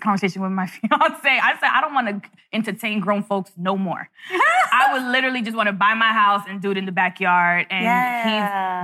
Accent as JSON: {"language": "English", "town": "Brooklyn", "region": "New York", "country": "United States", "said": "I'd be like, I'm just from Brooklyn."}